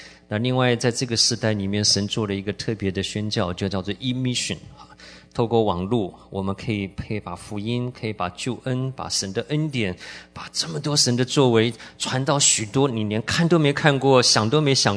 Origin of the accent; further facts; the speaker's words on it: China; 但是我们中国人决定不能落后